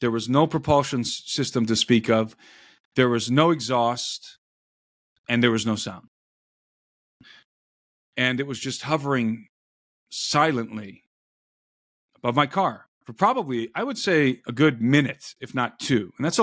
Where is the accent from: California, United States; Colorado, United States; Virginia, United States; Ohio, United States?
Ohio, United States; Brook Park; I grew up in Brook Park, Ohio.